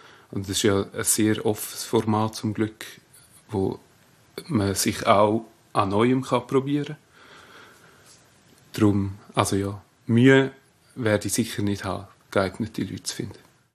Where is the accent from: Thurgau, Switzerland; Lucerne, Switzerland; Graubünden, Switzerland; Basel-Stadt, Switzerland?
Graubünden, Switzerland; Ilanz; Ich komme ursprünglich aus dem Oberland, Region Ilanz.